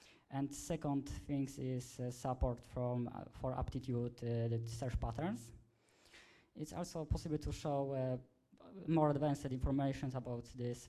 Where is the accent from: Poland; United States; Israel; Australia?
Poland; English is a second language; I'm from Poland